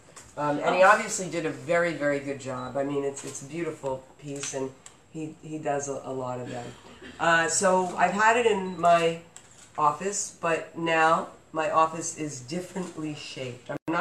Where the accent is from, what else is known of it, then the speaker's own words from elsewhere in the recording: Philadelphia, Pennsylvania, United States; We're going to go to Philly, my hometown, where I first learned about love.